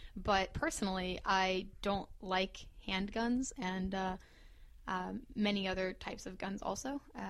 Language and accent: English; Kentucky, United States; Well, I'm from Kentucky, and we tend to be something called Blue Dog Democrats